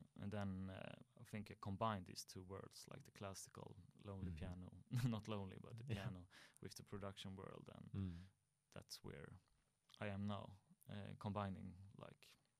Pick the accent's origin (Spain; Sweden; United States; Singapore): Sweden; Strängnäs, Södermanland; English is a second language; I started out in playing bass in a band back in my hometown Strängnäs